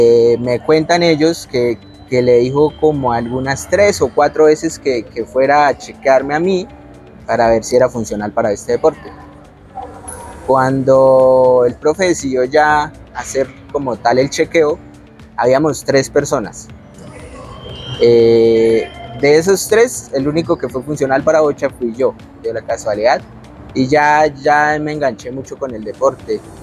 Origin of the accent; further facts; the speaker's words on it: Boyacá, Colombia; yo soy boyacense y soy del campo. Mi familia como tal son campesinos. El lugar donde estudio o estudié la secundaria se llama Floresta. Es un pueblo muy pequeñito.